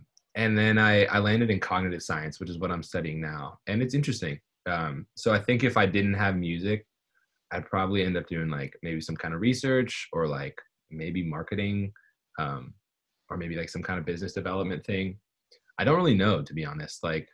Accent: California, United States; I'm from the Bay Area, so like a little bit outside San Francisco.

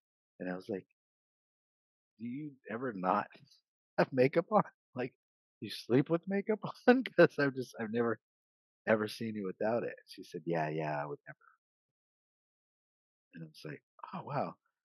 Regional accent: California, United States; now in Vermont, United States; born and raised in California. California, it's all makeup and clothes and hair.

